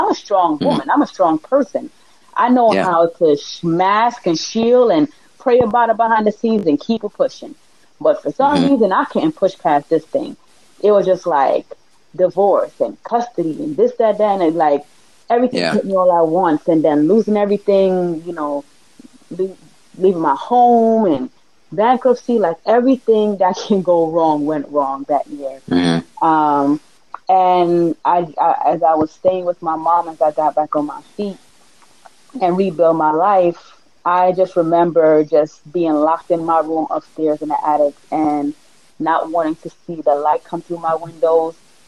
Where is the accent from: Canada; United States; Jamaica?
Jamaica; because I am from Jamaica, proud Jamaican.